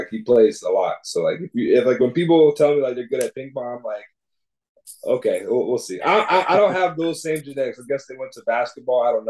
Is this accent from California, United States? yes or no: no; Durham, North Carolina, United States; Even though I'm from Durham, I went to school in Raleigh.